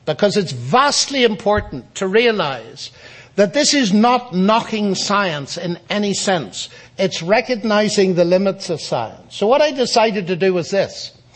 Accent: Ireland; I come from Ireland, which has a pretty rotten reputation for religion. And I was very fortunate to have parents who were Christian and not sectarian

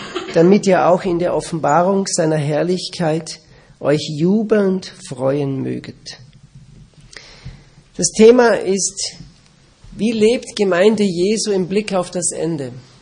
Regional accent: Austria; now in Switzerland; Ich bin Österreicher. Wir wohnen in der Schweiz und wir treffen uns in Deutschland.

